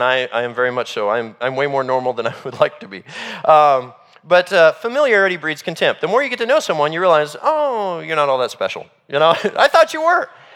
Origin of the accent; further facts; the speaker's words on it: Salisbury, North Carolina, United States; I met somebody from my hometown, Salisbury, North Carolina, where I grew up as a teenager